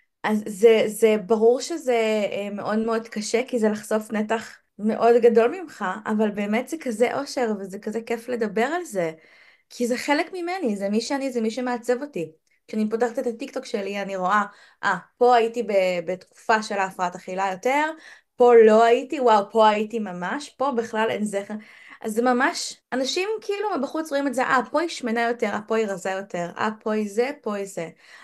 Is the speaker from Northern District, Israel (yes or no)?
no; Ra'anana, Central District, Israel; also born or lived in Ramat Gan; אני נולדנו ברמת גן ועברתי לרעננה ב5.